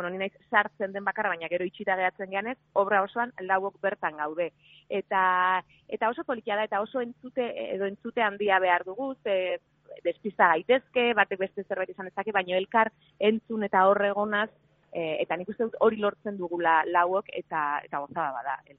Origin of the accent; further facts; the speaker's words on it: Basque Country, Spain; Danok, kasu honetan gipuzkoarra gara eta agian antzekoagoak ditugu euskalkiak